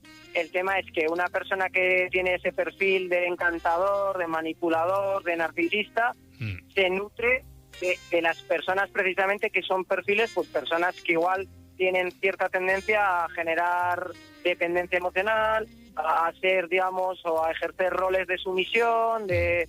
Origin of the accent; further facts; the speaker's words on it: Burgos, Castile and León, Spain; born there; Pues yo nací en Gamonal.